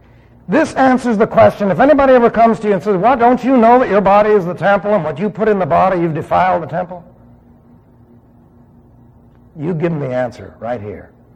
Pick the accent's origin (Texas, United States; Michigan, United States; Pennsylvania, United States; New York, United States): New York, United States; New York City; Remember, I was raised in New York City.